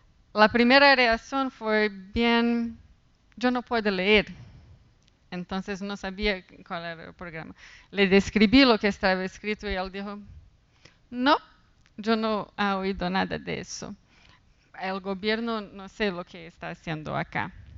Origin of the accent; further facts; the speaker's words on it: Brazil; Spanish is a second language; now in London, United Kingdom; Soy brasileña y vivo en Londres, entonces de una cierta forma me identifico con Linda, que estoy acá, pero no soy de acá.